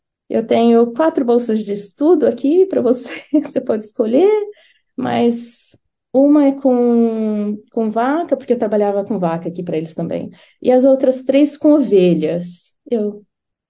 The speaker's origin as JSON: {"language": "Portuguese", "town": "São José do Rio Preto", "region": "São Paulo", "country": "Brazil", "tie": "born or raised there", "said": "Eu sou nascida em São Paulo, mas criada no interior."}